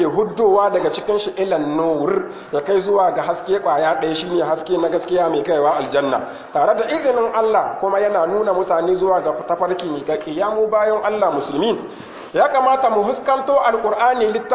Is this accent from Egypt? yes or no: no; Niger; اللهم احفظ بلادنا النيجر